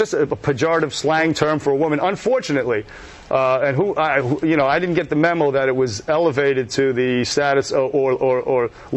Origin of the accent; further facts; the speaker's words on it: Bronx, New York, United States; By the way, I came from the streets myself. I grew up in the South Bronx in a housing project.